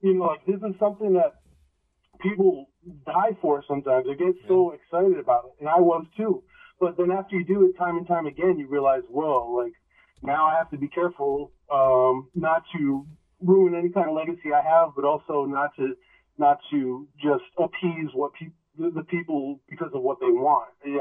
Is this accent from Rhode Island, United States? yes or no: yes; Rhode Island, United States; it's Colorado and I'm from Rhode Island